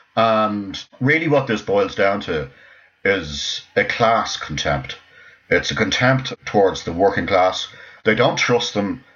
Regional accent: Ireland; now in England, United Kingdom; As an Irish person, I feel very comfortable in the north of England.

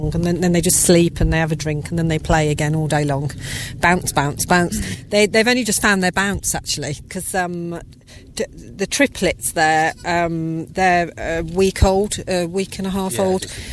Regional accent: Birmingham, West Midlands, United Kingdom; I come from Birmingham and there weren't many goats.

